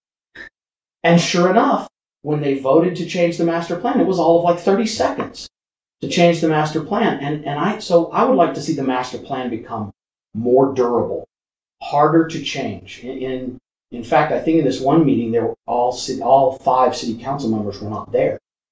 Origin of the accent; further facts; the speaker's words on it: Hattiesburg, Mississippi, United States; Back in my hometown, I will tell you that the city, I'm from a town called Hattiesburg, Mississippi, originally.